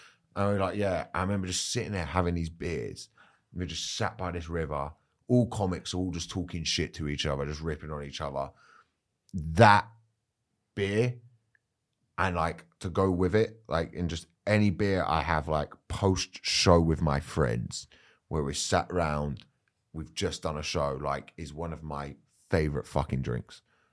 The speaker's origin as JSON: {"language": "English", "region": "England", "country": "United Kingdom", "said": "And I think for 9 of us, English lads, we're not the rowdiest group of people. We're still English."}